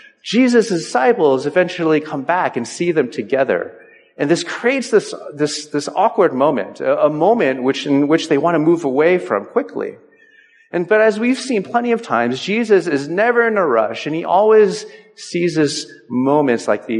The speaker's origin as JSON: {"language": "English", "region": "New Jersey", "country": "United States", "tie": "born or raised there", "said": "I grew up in New Jersey, and it's not particularly, at least in the area that I grew up, it wasn't particularly diverse."}